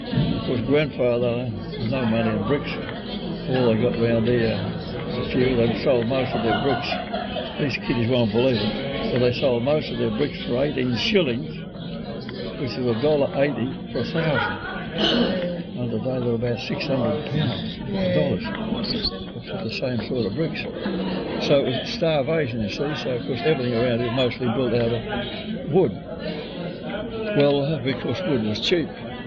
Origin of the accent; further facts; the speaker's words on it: Holmesville, New South Wales, Australia; born there; I was born in William Street, Holmesville, in 1904, as I said